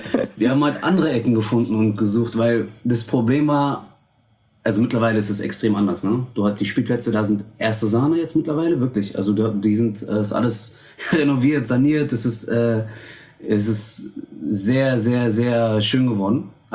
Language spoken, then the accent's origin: German; Berlin, Germany; Da, wo ich groß geworden bin, halt an der U8, ne?